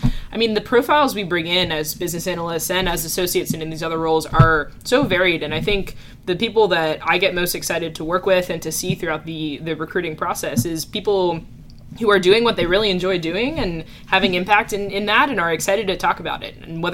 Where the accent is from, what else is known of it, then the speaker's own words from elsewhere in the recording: New Jersey, United States; For me, I grew up in New Jersey. I went to school in California.